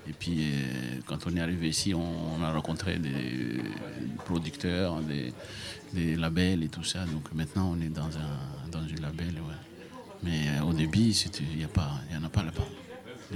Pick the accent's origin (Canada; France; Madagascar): Madagascar; born there; moved away; moi, de toute façon, c'est mon pays natal. Donc même si j'habite ici, elle est toujours dans mon cœur. Donc je retourne là-bas voir la famille parce que toute ma famille est restée là-bas.